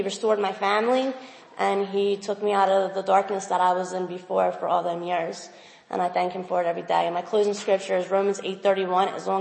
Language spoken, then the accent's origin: English; Atlantic City, New Jersey, United States; I said I'm 24. I'm from Atlantic City, New Jersey.